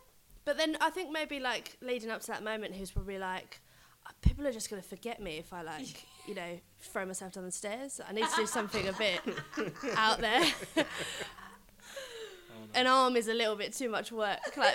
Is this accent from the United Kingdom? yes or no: yes; Romford, London, United Kingdom; I am from Romford, guys. I tend to mumble, but don't judge me.